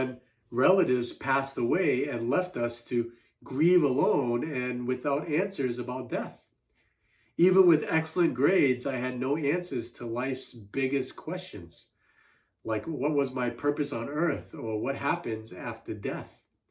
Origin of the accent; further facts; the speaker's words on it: Singapore; I'm originally from Singapore. My father was the secretary to the president of Singapore, and my mother was an engineer. So my older brother and I not only grew up with status and affluence